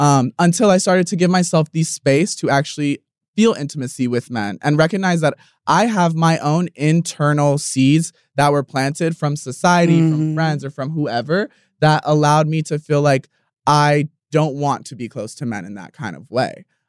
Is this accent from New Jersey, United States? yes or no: no; Florida, United States; So growing up in South Florida, it's very known that like being bi, a girl is not going to want to date you.